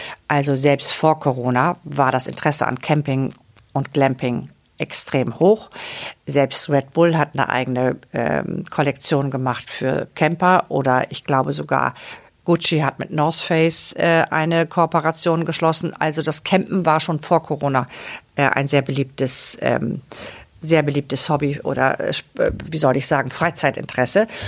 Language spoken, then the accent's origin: German; Lower Saxony, Germany; Ich bin in Ostfriesland an der Nordseeküste ja groß geworden.